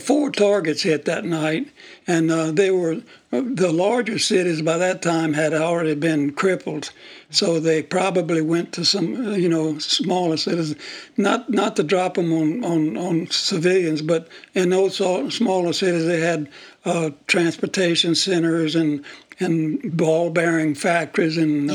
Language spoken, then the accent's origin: English; Jennings, Louisiana, United States; I was from Lafayette. I'm from Jennings.